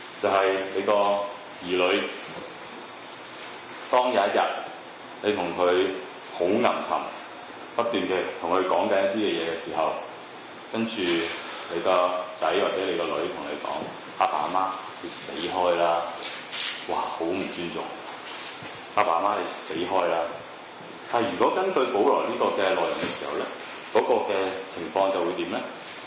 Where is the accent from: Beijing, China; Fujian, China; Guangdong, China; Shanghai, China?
Guangdong, China; accent: Cantonese; 我哋廣東話，廣東人咧其實表達得好好嘅